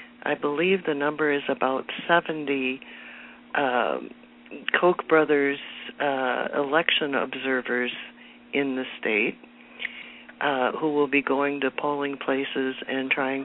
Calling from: Madison, Wisconsin, United States; I'm calling from Madison, Wisconsin.

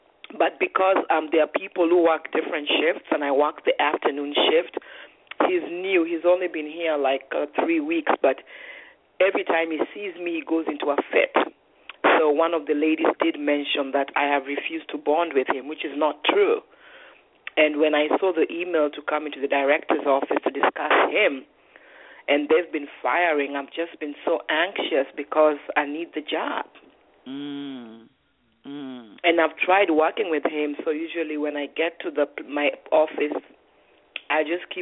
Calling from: New Jersey, United States; I'm calling you from New Jersey.

